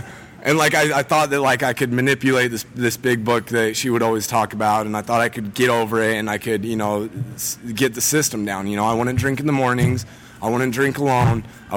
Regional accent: Heber City, Utah, United States; I grew up in Heber City. It's a small town right by here, and we'd go out in the woods and party, or else we'd come to Salt Lake and party, whatever.

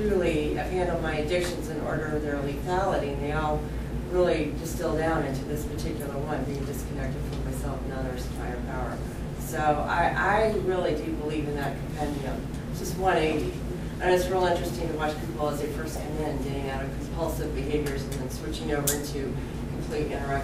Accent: Florida, United States; I'm from Florida.

